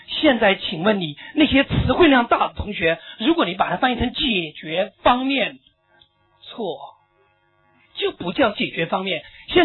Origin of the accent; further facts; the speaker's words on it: Chongqing, China; 因为我重庆人嘛，南方人。